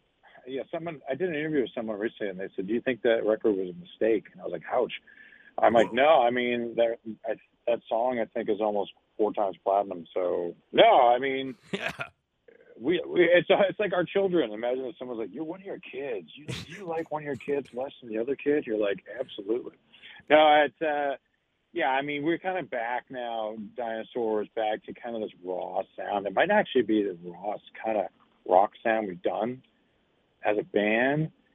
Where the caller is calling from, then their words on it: New Jersey, United States; New Jersey.